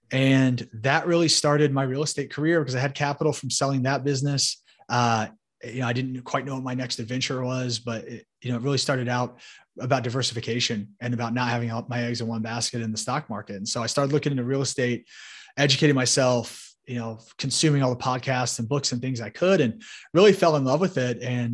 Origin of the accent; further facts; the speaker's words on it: Indianapolis, Indiana, United States; So I grew up in Indianapolis, Indiana, right here in the Hoosier State. You know, you're handed a basketball when you come out of the womb.